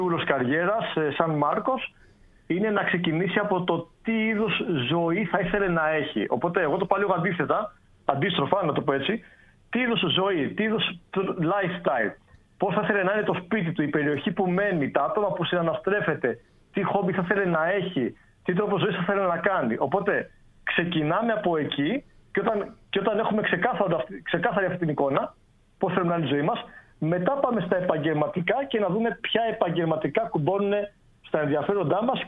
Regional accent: Greece; Η πιο πολύ είναι από Ελλάδα, γιατί είμαι από Ελλάδα

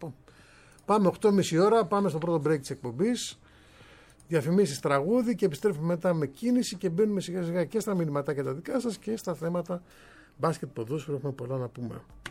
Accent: Spathari, Central Greece, Greece; Το χωριό μου είναι ακριβώς 5 χιλιόμετρα έξω από το Μαντούδι, το σπαθάρι.

